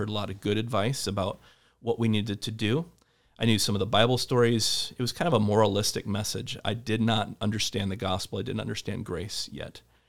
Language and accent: English; Solon, Iowa, United States; from my hometown of Solon at that point, we lived in Solon